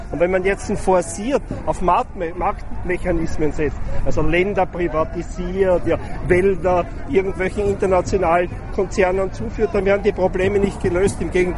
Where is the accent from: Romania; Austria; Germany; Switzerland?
Austria; Vienna; Ich bin Sozialwissenschaftler und Gewerkschafter. Ich komme aus Österreich-Wien